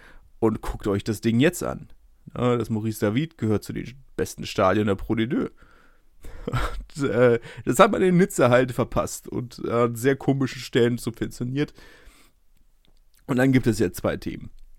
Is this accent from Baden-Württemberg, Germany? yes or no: no; Berlin, Germany; kennt man als Berliner auch